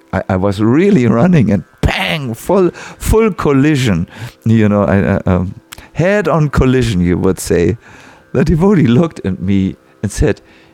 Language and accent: English; Hamburg, Germany; I was from Hamburg. Hamburgers don't like to surrender.